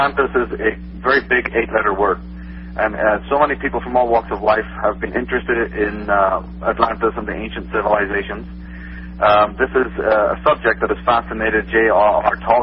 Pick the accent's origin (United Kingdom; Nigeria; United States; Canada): United Kingdom; Belfast, Northern Ireland; I'm from Belfast, Northern Ireland, which is one of the reasons